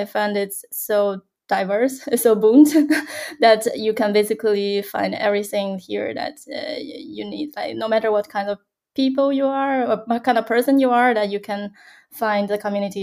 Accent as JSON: {"language": "English", "country": "China", "said": "because I come from China, and in China, everybody is very cautious and nervous when coming to parenting."}